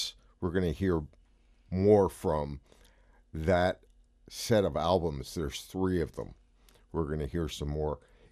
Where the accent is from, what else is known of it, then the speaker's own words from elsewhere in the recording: New York, United States; also born or lived in Austin; But when I was growing up in New York, one of the radio stations was one of the top listened to radio stations.